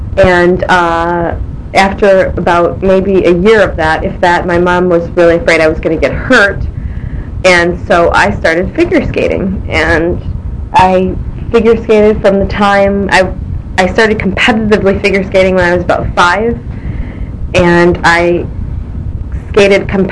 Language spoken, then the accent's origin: English; Livonia, Michigan, United States; also born or lived in Dearborn, Michigan; I was born in Dearborn, Michigan, which is a suburb of Detroit, Michigan. My parents were both born and raised in Dearborn, Michigan, and I grew up in Livonia, Michigan, which is also a suburb of Detroit.